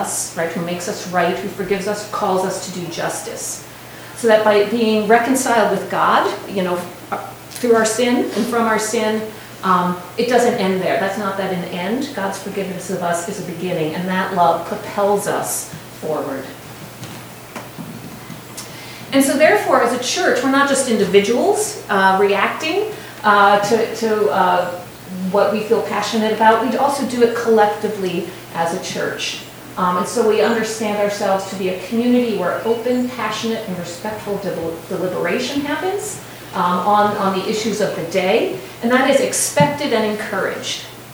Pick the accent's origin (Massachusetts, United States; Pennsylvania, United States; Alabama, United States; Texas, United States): Pennsylvania, United States; Harrisburg; moved away as an adult; now in Washington, United States; I came from Harrisburg, Pennsylvania, which is, you know, a very red part of the state.